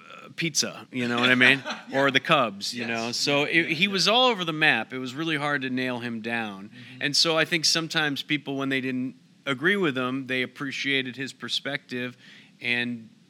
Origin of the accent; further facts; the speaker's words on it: Barrington, Illinois, United States; I grew up in Barrington. I didn't really read Mike Royko when I was growing up.